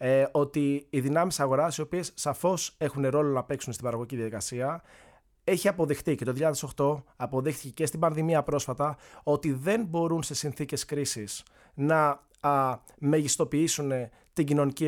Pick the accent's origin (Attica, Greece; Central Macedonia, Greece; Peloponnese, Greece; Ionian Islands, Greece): Attica, Greece; Kallithea; Γεννήθηκα μεγάλωσα στην Καλυθέα της Αθήνας, καταγωγή από ροπέδιο Λασιθίου Κρήτης και η μητέρα μου από τα Σταυρό Φασάλων στη Θεσσαλία. Πήγα σε δημόσιο σχολείο στην Καλυθέα